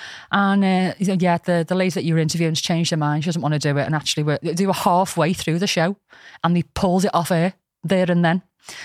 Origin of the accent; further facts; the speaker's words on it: North West England, United Kingdom; accent: Scouse; So there's like Australians and Americans up there trying to do our intro in my Scouse accent.